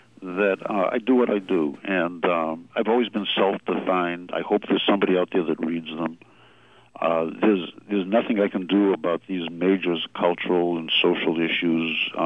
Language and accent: English; Boston, Massachusetts, United States; When I grew up in Boston, the most influential writer that I knew was Saroyan.